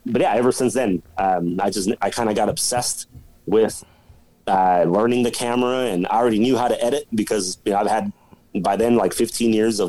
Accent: Oklahoma City, Oklahoma, United States; I grew up street racing in Oklahoma City, right?

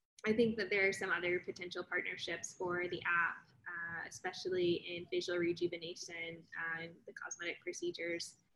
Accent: the South, United States; I'm from the South. I can be very patient.

